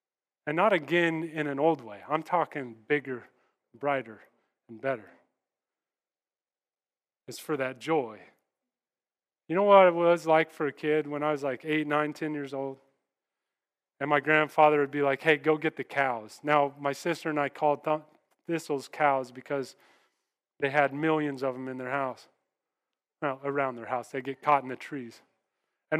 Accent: Kansas, United States; But you remember, I grew up in Kansas, all right?

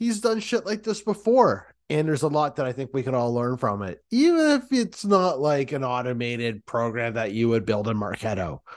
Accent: Canada; as a Canadian

